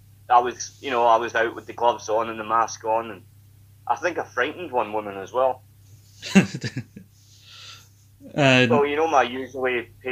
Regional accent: Scotland, United Kingdom; as a Scotsman

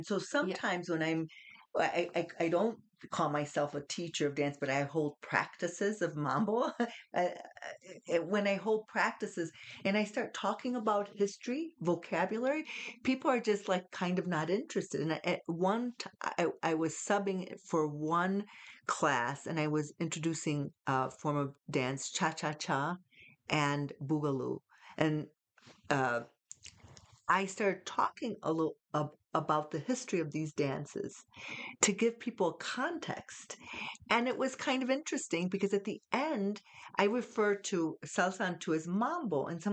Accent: Chicago, Illinois, United States; now in Albuquerque, United States; Yeah, it's interesting because I came from Chicago, and I'm not trying to compare like Chicago to to Albuquerque

